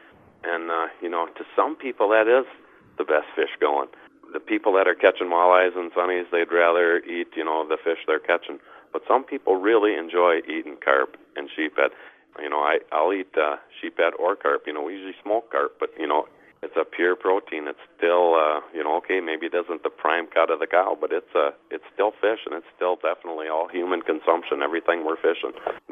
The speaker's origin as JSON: {"language": "English", "town": "Pepin", "region": "Wisconsin", "country": "United States", "said": "I'm from Pepin, Wisconsin."}